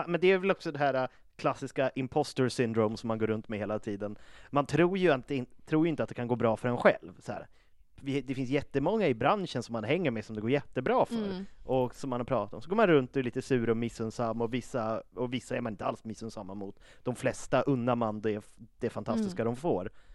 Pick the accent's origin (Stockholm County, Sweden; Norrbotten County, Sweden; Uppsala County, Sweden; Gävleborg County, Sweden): Uppsala County, Sweden; Uppsala; för att jag är från Uppsala.